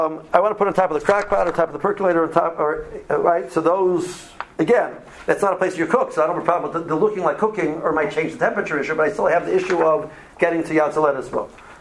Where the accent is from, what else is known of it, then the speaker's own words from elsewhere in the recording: Cleveland, Ohio, United States; When I grew up in Cleveland, in the summer, snow started in October.